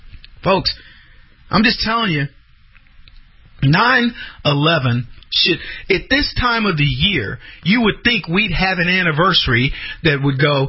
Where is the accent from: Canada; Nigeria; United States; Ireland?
United States; this was the proudest day for me as an American